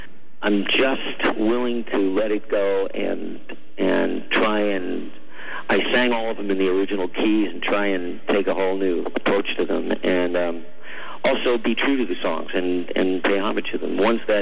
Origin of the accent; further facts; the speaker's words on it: West Orange, New Jersey, United States; also born or lived in New York City; I was born in Manhattan and New York, and then we moved out when my mom and dad got divorced and moved out to West Orange, New Jersey, live with my grandparents